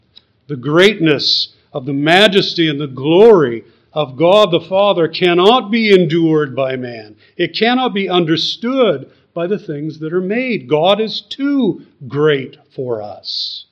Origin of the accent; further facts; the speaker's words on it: Missouri, United States; I come from Missouri, and that's the state motto, show me.